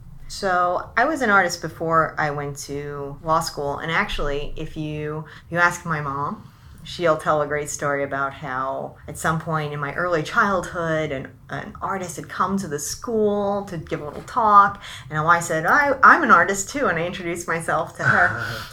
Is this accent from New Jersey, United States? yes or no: yes; Morris Township, New Jersey, United States; now in Morris Plains, United States; Well, I was born and raised in Morris County. I was born in Morristown Memorial Hospital, mm-hmm. and I was raised in Morris Township, lived in Morristown, and now I'm living in Morris Plains.